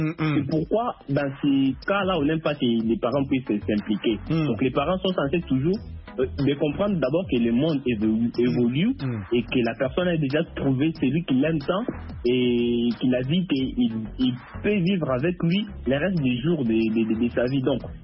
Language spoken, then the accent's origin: French; Kasaï, DR Congo; Comme par exemple, moi je suis du Kassai.